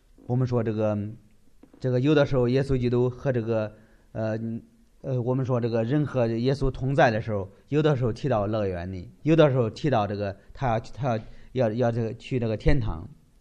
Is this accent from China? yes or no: yes; China; 我知道，我是生在中国，我长在中国，我知道中国是个实在的地方。